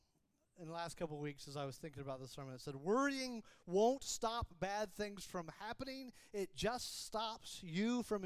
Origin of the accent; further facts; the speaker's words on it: Florida, United States; I grew up in Florida, and I learned to snow ski before I learned to water ski.